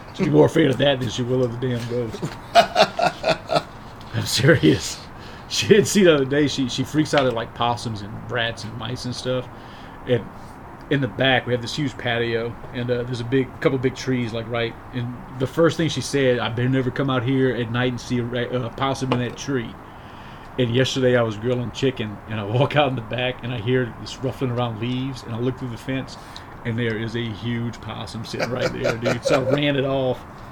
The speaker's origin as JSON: {"language": "English", "region": "Louisiana", "country": "United States", "tie": "born or raised there", "said": "And growing up in Louisiana, I've always heard of the Myrtle's Plantation."}